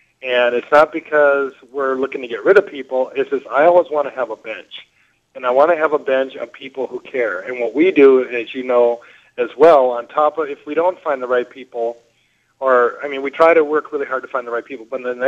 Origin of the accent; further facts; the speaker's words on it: Wisconsin, United States; born there; now in Iowa, United States; I guess I could be really nice and say I was born in Wisconsin. I'm an Iowan by choice, but I really love Iowa and I love Iowans.